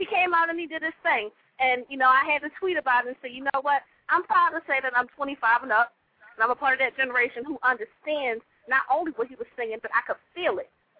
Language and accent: English; Philadelphia, Pennsylvania, United States; I'm from South Philly, and you just tweeted me and told me to call you.